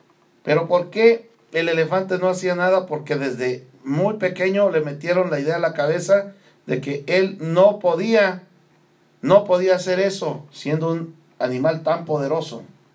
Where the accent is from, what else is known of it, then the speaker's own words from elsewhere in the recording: Mexico; pues voy a poner el ejemplo de mi país porque soy mexicano